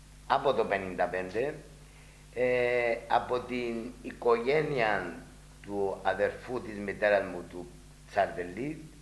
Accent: Akanthou, Famagusta District, Cyprus; αλλά εγώ όταν μετακόμισα από την Ακαθούν και ήμουν στη Λάρνακα, έμενα μαζί με τον αδερφό της μητέρας μου, Κυριάκο Τσαρτελή.

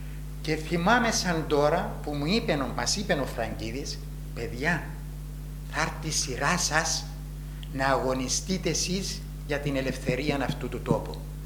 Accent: Agios Georgios Spatharikou, Famagusta District, Cyprus; born there; Γεννήθηκα στον Άγιο Γεώργιο Σπαθαρικού, 4 του Φεβράρι του 1920.

